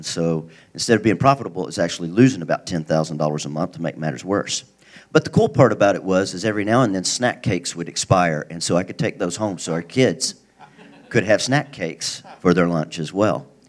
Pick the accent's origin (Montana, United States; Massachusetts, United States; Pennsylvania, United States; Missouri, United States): Missouri, United States; So I realize we're in California all of a sudden. You might not know what ranked-em danked-em is. I'm from Missouri.